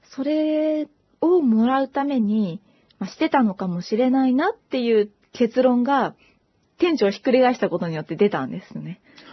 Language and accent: Japanese; Hokkaido, Japan; 私の実家は北海道でして、あの、地平線がブワーッと広がっていて、